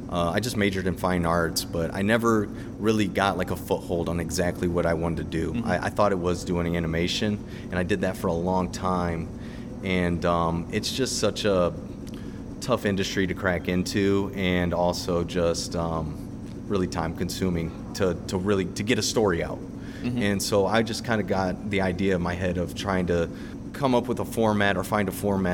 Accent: Midwest, United States; You know, just being a Midwesterner, I was like, okay, I need to find my audience

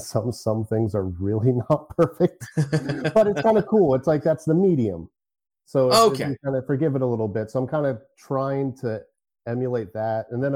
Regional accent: New Concord, Ohio, United States; also born or lived in Columbus; So I was born in Columbus, Ohio. But my parents got divorced when I was, I don't know, six, something like that. Let's just say six. So I moved to New Concord, Ohio

